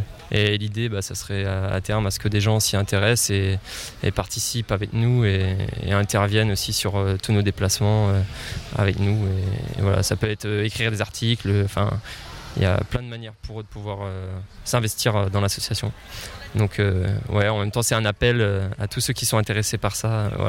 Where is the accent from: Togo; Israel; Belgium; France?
France; Saint-Hilaire-du-Harcouët, Normandy; Nous, on est originaire vraiment de Saint-Hilaire-du-Harcouët